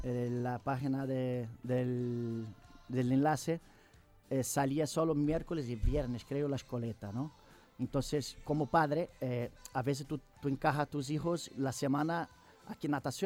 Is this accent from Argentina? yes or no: no; Rio de Janeiro, Brazil; Spanish is a second language; Jo soy de Rio de Janeiro.